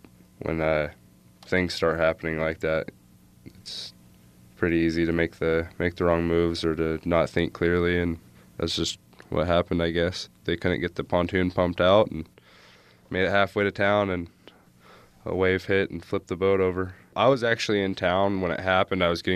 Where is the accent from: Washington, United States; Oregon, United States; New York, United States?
Oregon, United States; Myrtle Creek; now in Nome, United States; I'm from Myrtle Creek, Oregon. I've lived in Nome since November of 2010.